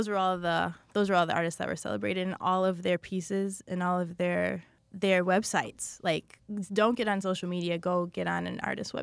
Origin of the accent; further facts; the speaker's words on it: Milwaukee, Wisconsin, United States; also born or lived in Menomonee Falls; I grew up in Milwaukee and Menominee Falls.